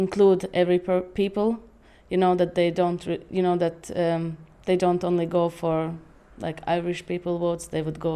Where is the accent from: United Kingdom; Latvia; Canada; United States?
Latvia; now in Tralee, Ireland; I live in Tralee and originally I'm from Latvia.